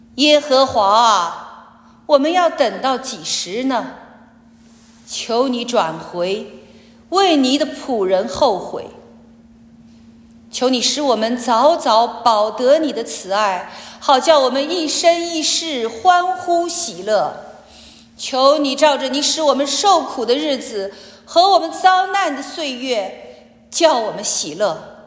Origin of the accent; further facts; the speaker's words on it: Shenzhen, Guangdong, China; also born or lived in Zhangye; now in Canada; 我是从中国深圳来的，我们在深圳也有家， 在加拿大也有家。我的老家是兰州哈，张掖那个地方，